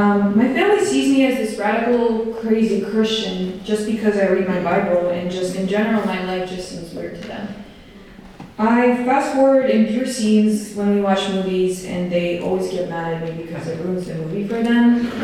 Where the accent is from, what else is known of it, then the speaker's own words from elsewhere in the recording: Ukraine; And yeah, so I come from Ukraine and I grew up there my whole life.